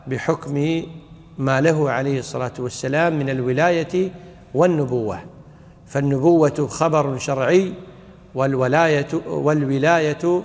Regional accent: Kuwait; وعندنا بالكويت

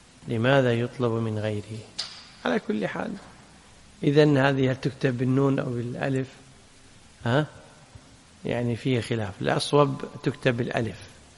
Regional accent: Kuwait; حين الدولة عندنا في الكويت تأمر بصلاة الاستسقاء صح

